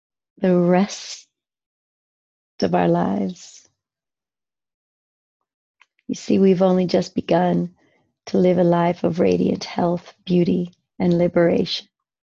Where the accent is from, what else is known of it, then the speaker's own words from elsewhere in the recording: Midwest, United States; now in Amsterdam, Netherlands; I spent the first quarter of my lifetime in the States, growing up in Midwestern suburbia. And I've spent the second quarter of my life in Amsterdam, the Netherlands.